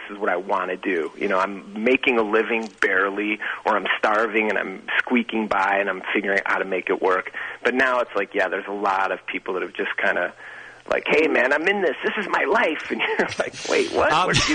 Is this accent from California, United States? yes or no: no; Chicago, Illinois, United States; Listen, I grew up in Chicago, and I definitely have vivid memories of, Comiskey Park